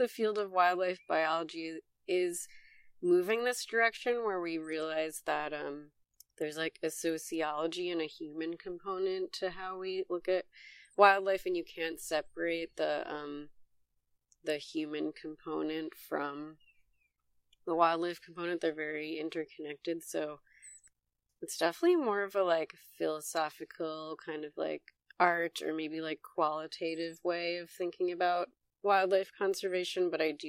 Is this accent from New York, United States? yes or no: yes; New York, United States; growing up in New York State and spending a lot of time in the North Country, I have to say, hands down, my favorite bird is a common loon.